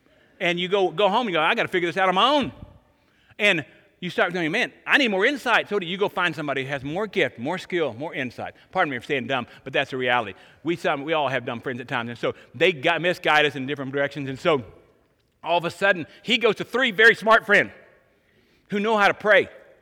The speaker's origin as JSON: {"language": "English", "town": "Fort Smith", "region": "Arkansas", "country": "United States", "said": "He was born, in the same area I was born in Arkansas."}